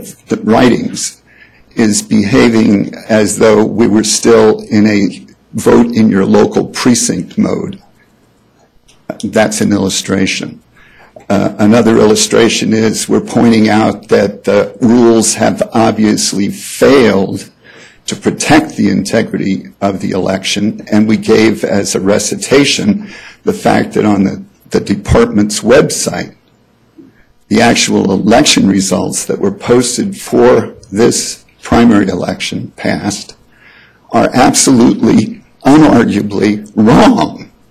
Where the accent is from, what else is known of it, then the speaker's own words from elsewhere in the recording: Boulder, Colorado, United States; I'm from Boulder, Colorado.